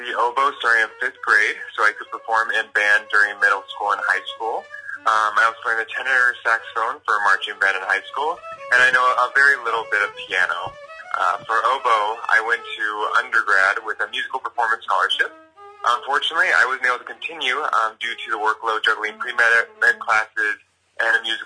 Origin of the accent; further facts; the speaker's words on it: Yorktown, Virginia, United States; also born or lived in Idaho Falls, United States; I was born in 1992, to … in Idaho Falls, Idaho. I ended up growing up in Yorktown, Virginia.